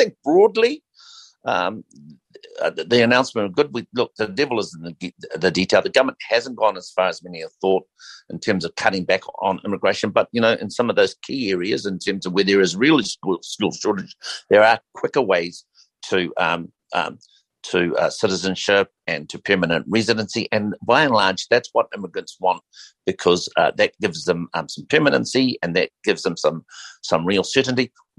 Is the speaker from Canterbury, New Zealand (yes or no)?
no; Bay of Plenty, New Zealand; I'm born and bred in the Eastern Bay of Plenty. That's my whakapapa.